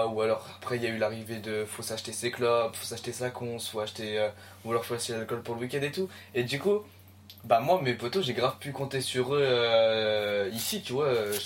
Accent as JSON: {"language": "French", "town": "Saint-Nazaire", "region": "Pays de la Loire", "country": "France", "said": "On lui dit nous on vient de Saint-Nazaire et tout"}